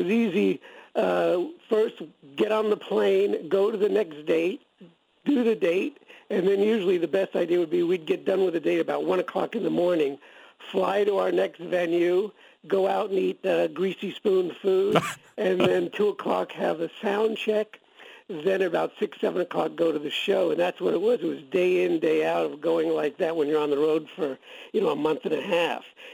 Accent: Miami, Florida, United States; In reality, I was a Miami boy, so I grew up in Miami. I was more laid back. So when I got to all them, I wasn't New York flash.

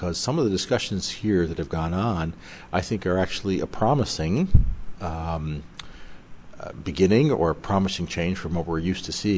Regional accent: Canada; the Canadian bishops, I'm from Canada

